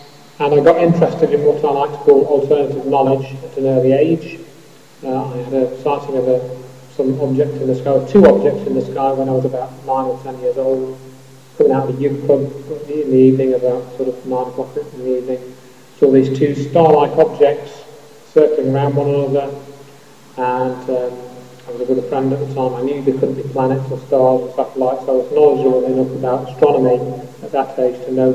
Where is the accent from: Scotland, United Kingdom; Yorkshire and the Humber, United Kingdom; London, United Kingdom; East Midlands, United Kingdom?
Yorkshire and the Humber, United Kingdom; I grew up in Yorkshire, and I went to Lancaster University in 1980, graduated in 1986 with a degree in computer science and physics.